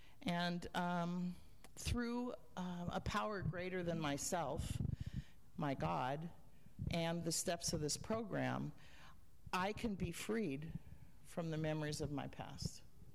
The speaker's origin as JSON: {"language": "English", "town": "Spokane", "region": "Washington", "country": "United States", "said": "And as I'm from Spokane, so I was driving here this morning with a friend of mine"}